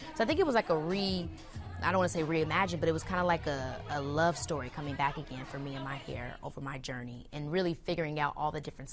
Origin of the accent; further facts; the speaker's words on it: Illinois, United States; growing up in the South Suburbs, I didn't get to go to the city a lot. And so when I finally did start going to the city as a teenager, I was like, oh, wait a minute, Chicago is really fire.